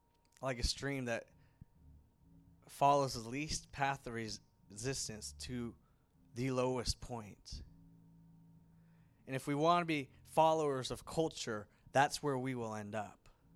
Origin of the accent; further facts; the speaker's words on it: Mill Valley, California, United States; You know, I grew up here. And we grew up saying that. I would go to camps and people would say, oh, where are you guys from? Oh, we're from Nevada. Oh, we're from Mill Valley.